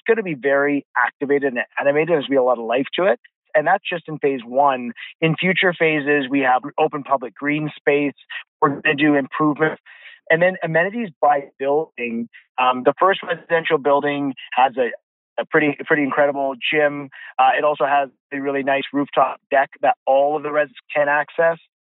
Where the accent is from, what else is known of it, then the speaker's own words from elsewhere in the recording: Richmond, British Columbia, Canada; I grew up in Richmond.